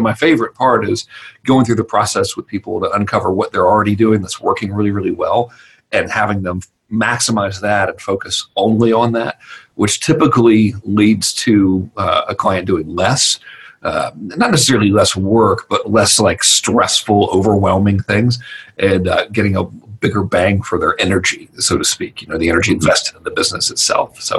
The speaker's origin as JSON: {"language": "English", "region": "Georgia", "country": "United States", "said": "in normal redneck terminology, I'm from Georgia"}